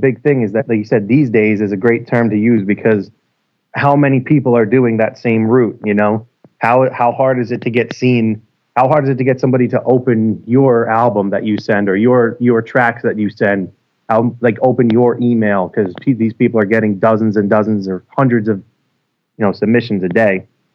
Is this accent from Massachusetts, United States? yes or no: no; New York, United States; I'm from New York, and I play with a country artist named … who I'm also married to.